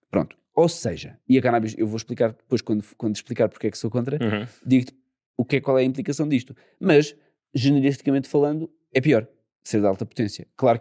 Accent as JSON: {"language": "Portuguese", "region": "Lisbon", "country": "Portugal", "said": "mas eu sou de Lisboa"}